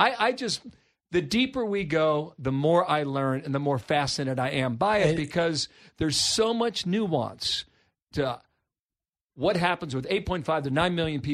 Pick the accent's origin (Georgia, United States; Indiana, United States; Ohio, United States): Ohio, United States; If this is close and you're watching from my home state of Ohio, for example